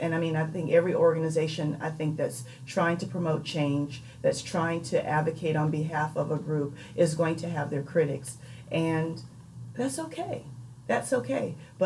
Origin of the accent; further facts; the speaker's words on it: Miami, Florida, United States; So I am from Miami, Florida. And I did not grow up with a silver spoon in my mouth. You know, we grew up of modest means, my family.